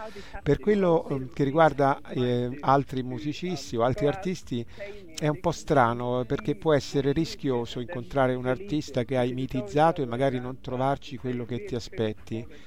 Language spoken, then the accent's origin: Italian; Angola; un cantante di musica folk del mio paese di origine, appunto l'Angola